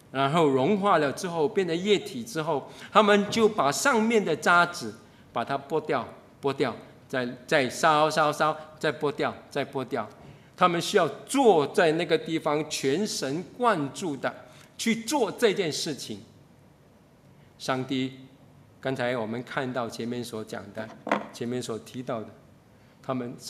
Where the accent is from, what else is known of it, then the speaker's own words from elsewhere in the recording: Singapore; 那这是我们新加坡人